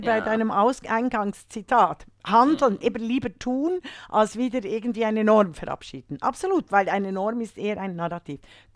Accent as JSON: {"language": "German", "country": "Switzerland"}